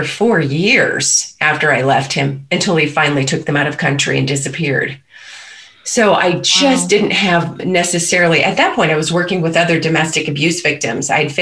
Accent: Anchorage, Alaska, United States; So here I'm from Anchorage, Alaska.

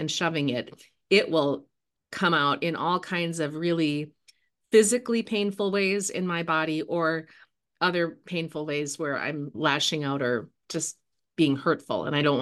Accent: Minnesota, United States; I grew up in Minnesota, which you might be able to hear, but my upbringing in Minnesota and the first 30 years of my life that I spent there really significantly shaped who I am and how I see the world.

